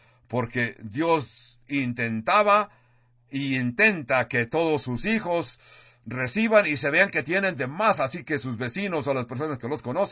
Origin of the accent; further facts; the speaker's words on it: California, United States; Spanish is a second language; yo, vuestro pastor … que soy del sur de California, al sur de Los Ángeles